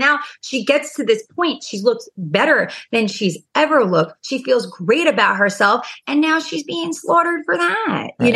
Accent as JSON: {"language": "English", "region": "New York", "country": "United States", "also_born_or_lived": "Orange County", "said": "He's like from the country world and I'm obviously from New York and, you know, Orange County."}